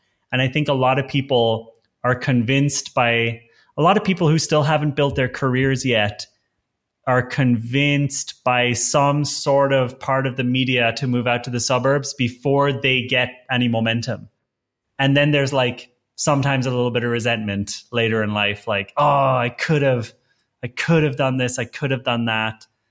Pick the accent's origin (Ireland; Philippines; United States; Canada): Ireland; now in Berlin, Germany; me as an Irish guy who went to college, I have absolutely no right to live in the center of Berlin.